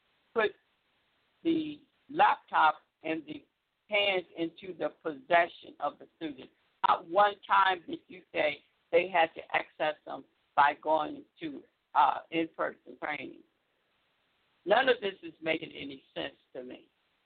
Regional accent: Michigan, United States; The state of Michigan, my home state, and this is why I'm talking about it

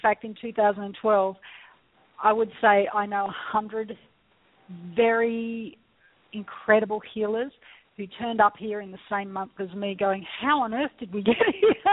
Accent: Australia; I am Australian, by the way, if you haven't gathered by my accent.

